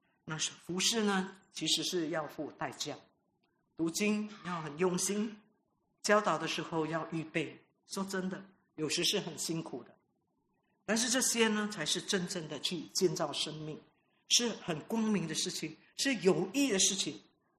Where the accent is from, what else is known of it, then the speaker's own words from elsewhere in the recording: Singapore; 我们新加坡人很喜欢投诉，对不对？